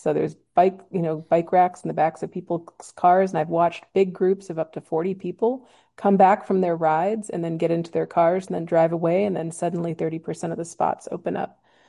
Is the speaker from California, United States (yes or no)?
yes; Woodside, California, United States; I was born and raised in Woodside, and I live up in District 5, up by Alice's Restaurant.